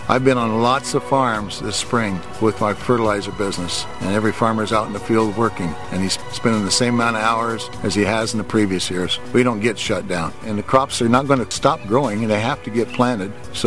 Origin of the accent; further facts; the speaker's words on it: Idaho, United States; from Payette County, Idaho, and I'm still farming